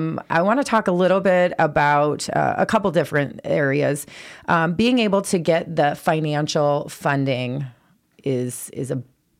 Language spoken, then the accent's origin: English; Sioux Falls, South Dakota, United States; I know a lot of times whenever we say we're from Sioux Falls, they're like, it must not always be a great idea because we're, you know, Sioux Falls, we're the economic engine.